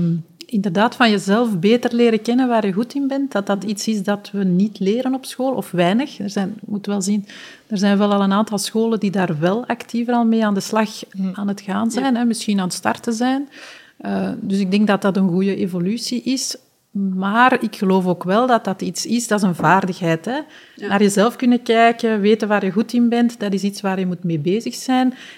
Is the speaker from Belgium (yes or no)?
yes; Belgium; is dat wij als Belg, maar dat is mijn persoonlijk gevoel, nogal loyaal zijn